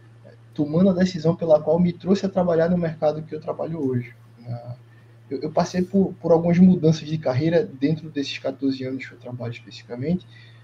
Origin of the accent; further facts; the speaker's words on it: Pernambuco, Brazil; moved away as an adult; eu sou pernambucano, que estou no Amazonas já há cerca de 10 anos aproximadamente